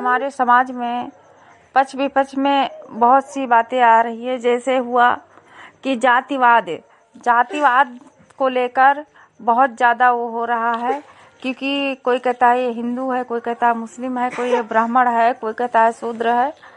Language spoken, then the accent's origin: Hindi; Uttar Pradesh, India; Bahraich mobile वाड़ी से। मैं ब्लॉक विशेषरगंज से हूँ, जिला बहराइच से।